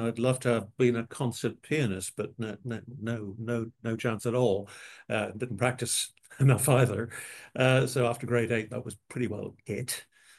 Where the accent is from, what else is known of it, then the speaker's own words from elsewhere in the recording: Dublin, Leinster, Ireland; I grew up in Ireland, in Dublin, a sort of 20 minutes walk from the centre of the city.